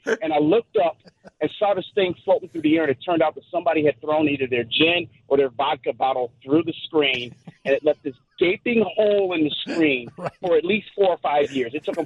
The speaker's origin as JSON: {"language": "English", "town": "Chicago", "region": "Illinois", "country": "United States", "tie": "born or raised there", "said": "I grew up in Morgan Park, and we moved to Roseland"}